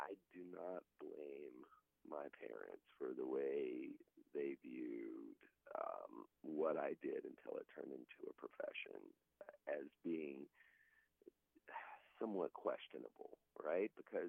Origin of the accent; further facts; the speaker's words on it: Chesapeake, Virginia, United States; now in Richmond, United States; I moved to Richmond from Chesapeake, Virginia, actually, under the auspices of going to school for theater